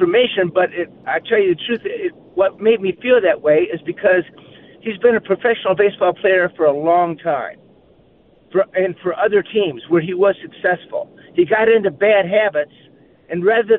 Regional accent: Shelby Township, Michigan, United States; I'm from Shelby Township

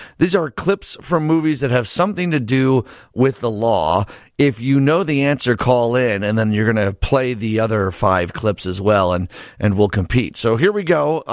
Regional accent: Downers Grove, Illinois, United States; I grew up, I'm white, and I grew up in Downers Grove

